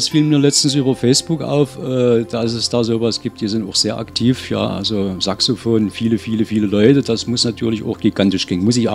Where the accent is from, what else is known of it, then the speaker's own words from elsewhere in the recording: Saxony, Germany; Als Sachse ja Schenkenberg oder Kaffee und Kaffee ist immer so schön, ja.